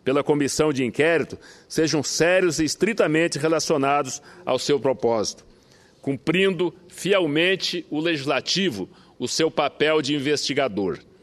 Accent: Brazil; como brasileiros, temos a obrigação de defender essa empresa tão importante no nosso cenário econômico, político e estratégico

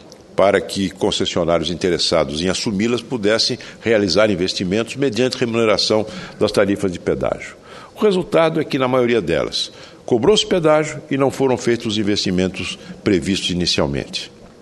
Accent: São José do Rio Preto, São Paulo, Brazil; born there; na região de São José do Rio Preto, minha cidade natal

